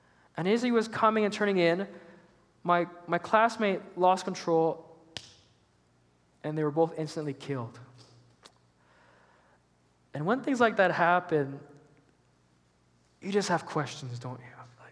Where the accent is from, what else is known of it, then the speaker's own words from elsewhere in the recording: Kinsella, Alberta, Canada; I got back from my hometown this morning, from Kinsella. I've asked this question before. Who knows it, but I'm not going to ask again because nobody does. It's a very small town, and 2 years ago, 30 people lived there